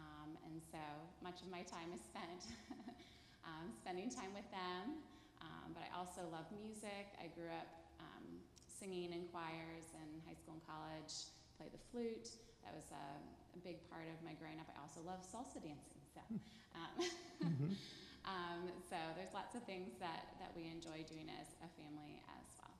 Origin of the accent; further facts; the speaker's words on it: Harrisonburg, Virginia, United States; I grew up in the Harrisonburg, Virginia area, and both of my parents were college professors, one at Eastern Mennonite University and the other at James Madison University.